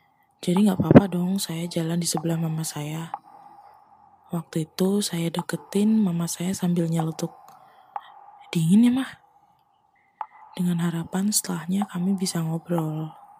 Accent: Yogyakarta, Special Region of Yogyakarta, Indonesia; perkenalkan … Dari kecil saya tumbuh di Jogja. Sampai sekarang pun saya juga masih di Jogja.

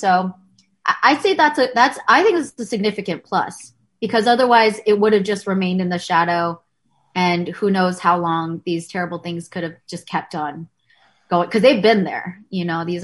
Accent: California, United States; I'm from the Bay Area, which has been a hot spot.

